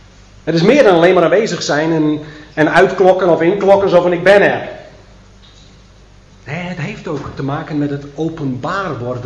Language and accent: Dutch; Flanders, Belgium; Dus dan weet ik als Vlaming meer dan jullie.